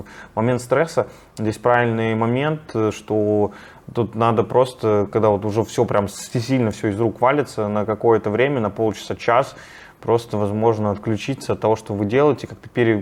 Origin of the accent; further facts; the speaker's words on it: Saint Petersburg, Russia; Я хоть из Питера, я обожаю свой город